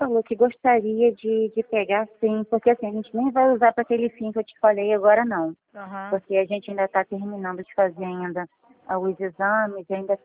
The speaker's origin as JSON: {"language": "Portuguese", "town": "Saquarema", "region": "Rio de Janeiro", "country": "Brazil", "said": "A gente é daqui de Saquarema."}